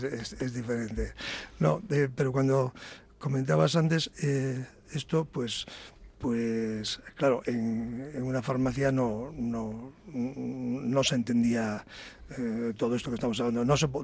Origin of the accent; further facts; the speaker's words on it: Galicia, Spain; pues como, bueno, yo soy gallego